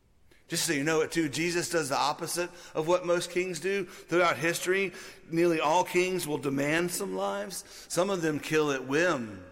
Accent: Louisiana, United States; I grew up in Louisiana, so we kind of all knew the stories of the kings of France

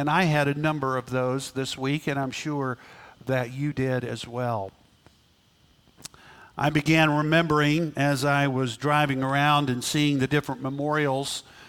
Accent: Auckland, New Zealand; born there; I was born in the Commonwealth of Britain. I was born in Auckland, New Zealand.

